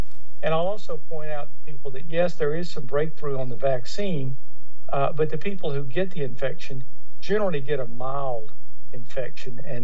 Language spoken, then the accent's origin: English; Louisiana, United States; In fact, my home state of Louisiana just put out from the Department of Health that they're recommending that we go back to masks